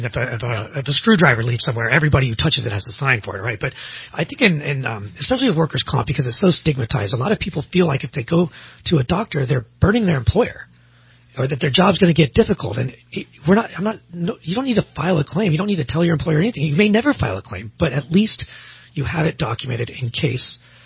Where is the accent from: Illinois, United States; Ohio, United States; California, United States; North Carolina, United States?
California, United States; You know, I'm from the Bay Area, man.